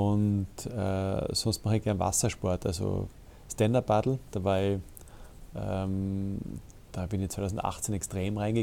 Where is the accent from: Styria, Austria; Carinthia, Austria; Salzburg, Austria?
Carinthia, Austria; als Österreicher, als Kärntner.